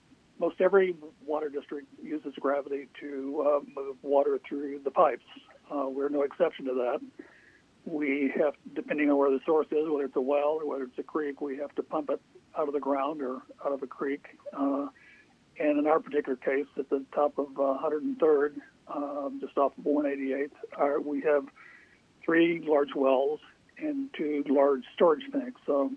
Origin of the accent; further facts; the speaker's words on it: the South, United States; moved away; I come from the South, the United States, grew up in the South, and left at the earliest opportunity.